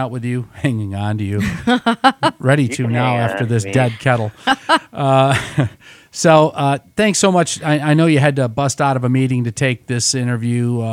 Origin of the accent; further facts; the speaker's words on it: Grand Rapids, Michigan, United States; when I tell people I'm from Grand Rapids, Michigan, they're just like, "Oh yeah, that's you guys got a lot of beer going on there, don't you?"